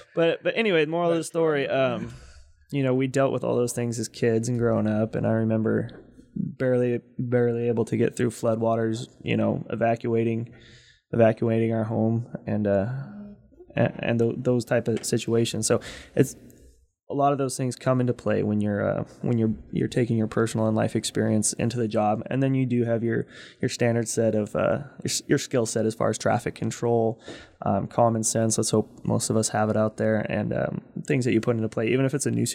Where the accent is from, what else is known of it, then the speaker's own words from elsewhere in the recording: Hydesville, California, United States; because I did grow up here. I grew up in Hydesville, down on the floodplains at the bottom of the hill there.